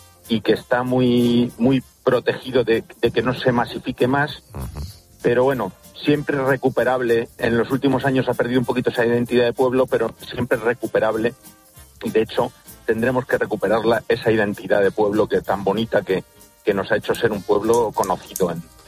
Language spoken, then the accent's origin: Spanish; Torrelodones, Community of Madrid, Spain; yo soy de Torrelodones, un pueblecito de Madrid. Se podría considerar el primer pueblo de la Sierra de Madrid, según subes por la carretera de La Coruña.